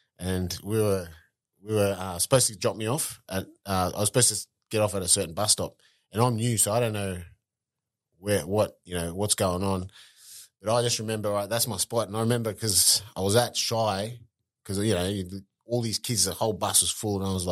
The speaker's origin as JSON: {"language": "English", "town": "Mount Hagen", "region": "Western Highlands", "country": "Papua New Guinea", "tie": "born there", "said": "I was born in Mount Hagen Hospital."}